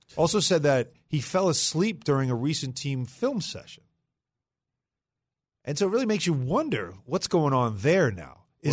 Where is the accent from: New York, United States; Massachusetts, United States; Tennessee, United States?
New York, United States; New York City; Growing up in Spanish Harlem.